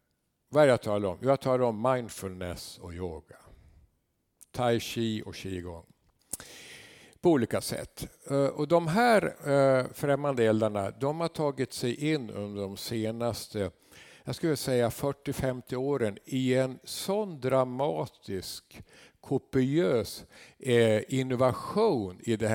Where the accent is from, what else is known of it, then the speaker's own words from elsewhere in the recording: Bergslagen, Sweden; Och det brinner också där jag kommer från, Bergslagen, Västerås stift och så vidare.